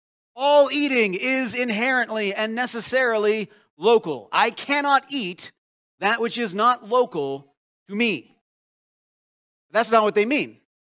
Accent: Poulsbo, Washington, United States; I remember when Walmart came to my hometown of Paulsbo.

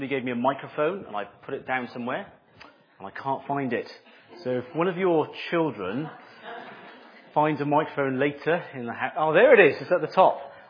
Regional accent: Cardiff, Wales, United Kingdom; I grew up in the Heath

